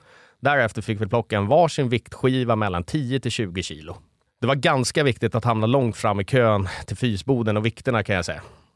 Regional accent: Stockholm, Stockholm County, Sweden; born there; Jag föddes på Södersjukhuset i Stockholm en måndag den 7 mars 1988.

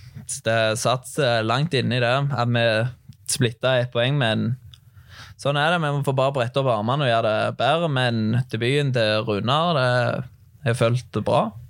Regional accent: Nærbø, Rogaland, Norway; Da jeg nærbegutt, var født og oppvokst på Nærbø, som alle andre unger der oppe, bodde I hallen. Og så ble jeg 18 år

